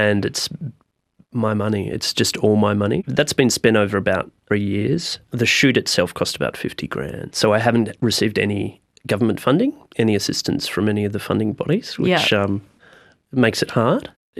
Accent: Hobart, Tasmania, Australia; moved away as an adult; I was born in Hobart. I lived my first 25 years there.

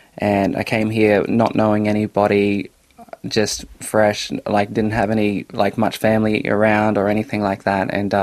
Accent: Bowen, Queensland, Australia; it kind of stems from the fact that growing up in Bowen, we often said this word a lot, which was shame.

